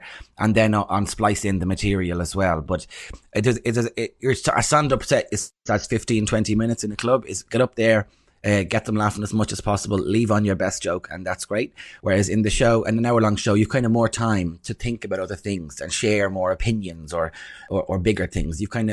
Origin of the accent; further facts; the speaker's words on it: Ireland; moved away; being Irish coming here, I kind of feel like we have a bit of there's an inferiority complex for Irish people sometimes.